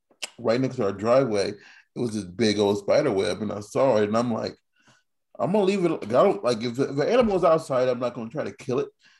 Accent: Midwest, United States; Oh, I'm from the Midwest. I'm used to these.

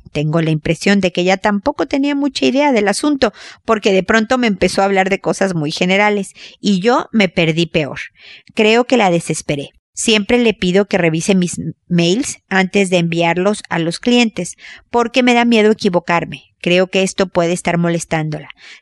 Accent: Mexico; now in Chile; si alguien me hubiera dicho a tu edad que yo iba a estar en Chile, siendo mexicana

